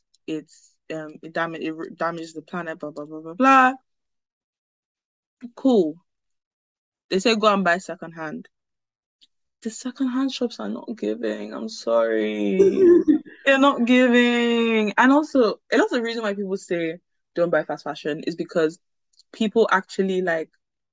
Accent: United Kingdom; Anyway, I'm British

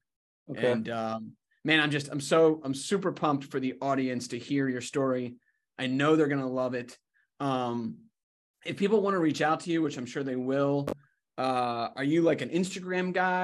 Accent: Lancaster, United States; So I'm from Lancaster. It's boring.

